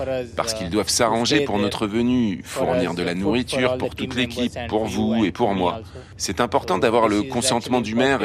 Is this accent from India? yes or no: yes; Hyderabad, Telangana, India; Je viens de l'état du Telangana au sud de l'Inde. J'ai grandi à Hyderabad.